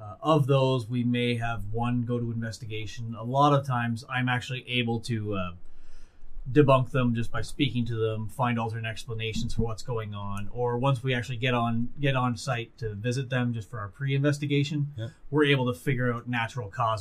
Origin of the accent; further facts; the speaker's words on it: New Brunswick, Canada; And at 15, I lived in a house in my hometown of New Brunswick